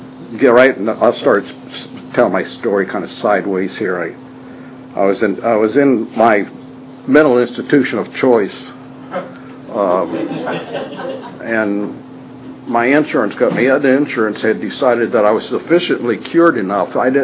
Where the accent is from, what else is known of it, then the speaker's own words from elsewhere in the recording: Spring Bay, Illinois, United States; also born or lived in Peoria, United States; I was born in Peoria, Illinois. And grew up in a small, and what I mean small is there was, at that time, there was about a little bit under 300 people lived in the town of Spring Bay. Spring Bay, Illinois, anybody?